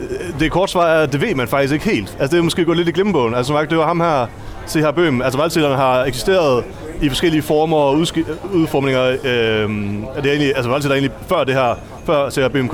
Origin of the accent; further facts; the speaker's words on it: North Denmark Region, Denmark; hvor jeg er født og opvokset i Vendsyssel.